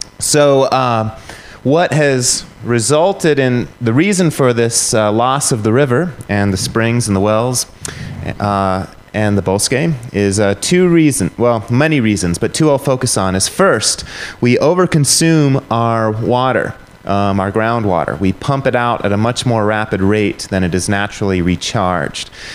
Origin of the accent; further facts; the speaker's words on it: Tucson, Arizona, United States; the situation in my hometown of Tucson, Arizona